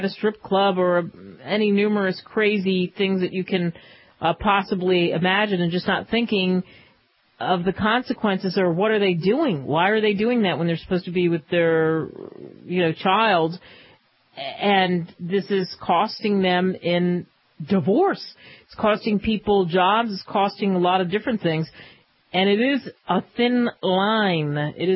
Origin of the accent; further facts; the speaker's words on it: Cherry Hill, New Jersey, United States; I grew up in Cherry Hill, not too far away from, over the bridge, of course, from Central Bucks.